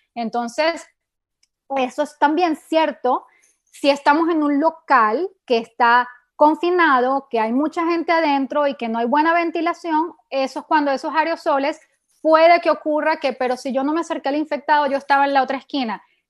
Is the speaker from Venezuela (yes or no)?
yes; Venezuela; Yo soy de Venezuela y pues también nos encanta reunirnos en familia